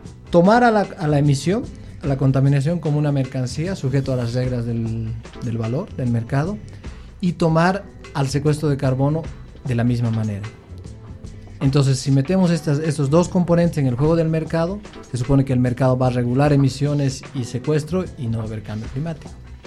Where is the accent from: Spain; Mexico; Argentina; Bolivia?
Bolivia; boliviano, ingeniero forestal, llevo 7 años trabajando en la problemática RED en Bolivia